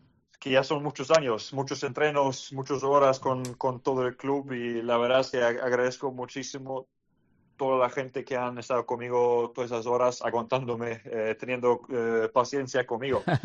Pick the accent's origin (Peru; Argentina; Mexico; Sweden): Sweden; Y además, siendo sueco, no es cada vez que podemos ir al europeo.